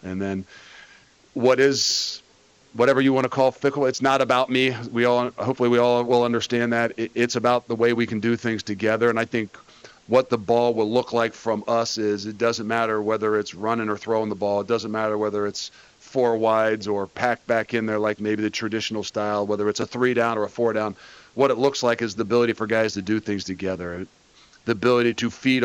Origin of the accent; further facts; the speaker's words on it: Midwest, United States; And obviously I learned that growing up in the Midwest